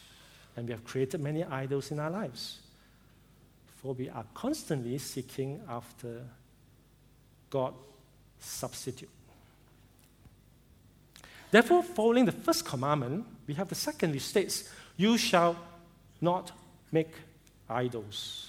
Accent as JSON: {"language": "English", "town": "Ipoh", "region": "Perak", "country": "Malaysia", "tie": "born or raised there", "said": "I grew up in Ipoh, and Cantonese is the lingua franca, right?"}